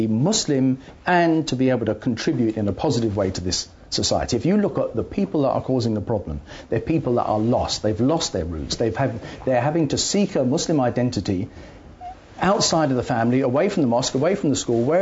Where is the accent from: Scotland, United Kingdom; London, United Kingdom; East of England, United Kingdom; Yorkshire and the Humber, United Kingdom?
London, United Kingdom; I'm a Londoner. My grandparents and grandparents are Londoners. And the world we live in now doesn't bear any resemblance to the world that I was born and brought up in the 50s.